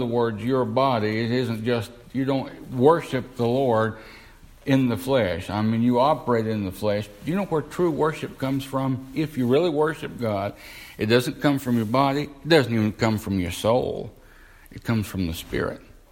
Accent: the South, United States

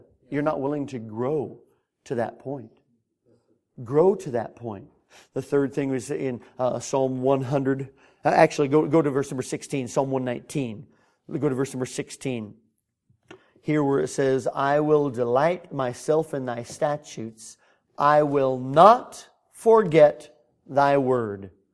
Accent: California, United States; moved away; Man, I come from California. You didn't find any out there.

